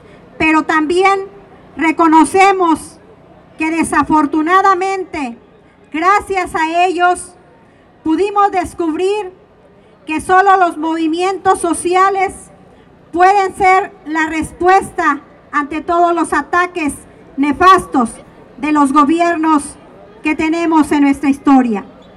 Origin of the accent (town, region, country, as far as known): Mexico